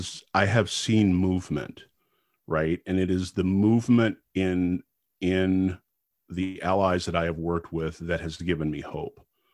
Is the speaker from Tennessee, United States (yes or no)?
no; Texas, United States; I grew up in Texas, and I spent time with my mom is a psychologist and was in school at University of Texas.